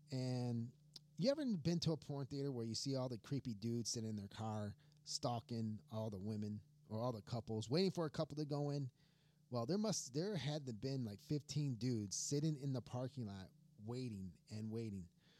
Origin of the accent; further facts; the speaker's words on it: Michigan, United States; I'm from Michigan, so I was like, yeah, good, cool.